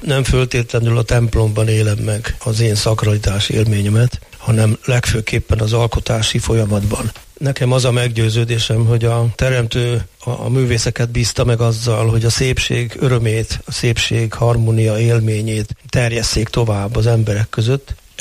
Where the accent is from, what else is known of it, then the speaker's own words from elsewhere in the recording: Hédervár, Győr-Moson-Sopron, Hungary; a szülőfalumban, Héderváron, ez Győr és Mosonmagyaróvár között